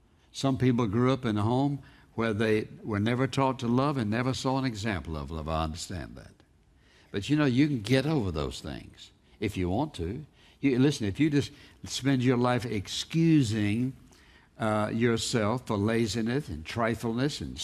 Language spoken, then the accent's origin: English; Dry Fork, Virginia, United States; born there; I was born in Dry Fork, and you know, just a few people there, and the only thing there was a mill and railroad crossing and one old grocery store